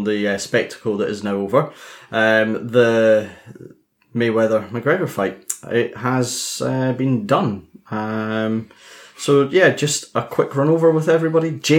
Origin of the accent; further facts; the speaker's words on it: Scotland, United Kingdom; all are, we're from Fife.